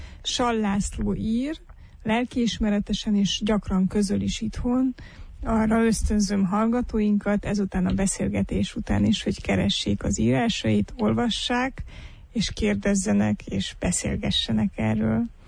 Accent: Satu Mare, Satu Mare County, Romania; Szatmáron nőttem fel, habár ízig-vérig erdélyi családból származom, erdélyi felmenőkkel

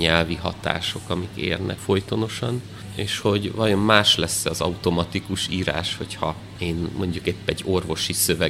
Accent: Odorheiu Secuiesc, Harghita, Romania; Kisvárosban nőttem fel, Székelyudvarhelyen, ahol nagyon közel volt a mezőerdő.

